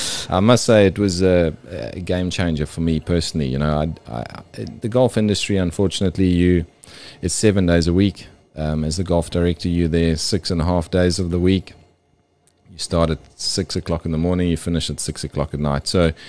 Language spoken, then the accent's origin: English; Zimbabwe; I was 13 years old. I grew up in Zimbabwe.